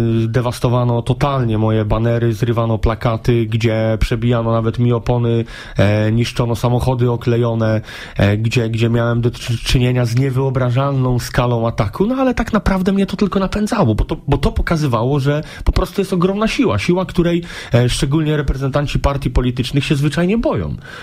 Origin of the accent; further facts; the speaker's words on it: Zielona Góra, Lubusz Voivodeship, Poland; pochodzę z Zielonej Góry